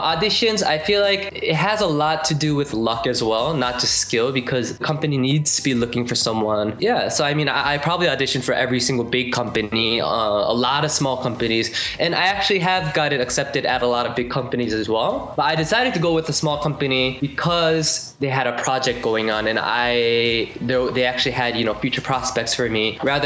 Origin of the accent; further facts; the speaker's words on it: Ohio, United States; now in South Korea; Yes, yes. I grew up in the United States in a state called Ohio. Very small city, but yeah, that's my hometown.